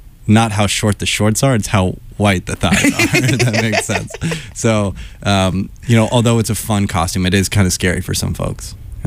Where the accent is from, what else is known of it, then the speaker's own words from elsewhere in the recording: New Orleans, Louisiana, United States; First and foremost, your first cousin. I'm from New Orleans.